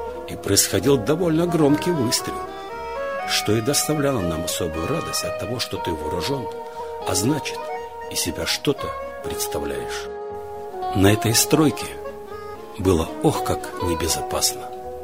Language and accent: Russian; Dnipro, Dnipropetrovsk Oblast, Ukraine; Родился я в Днепропетровске, в районе 15-й больницы. Мои родители Иосиф Федорович и Нина Трофимовна получили квартиру в доме номер 114 по улице Днепропетровской, когда мне было 2 годика.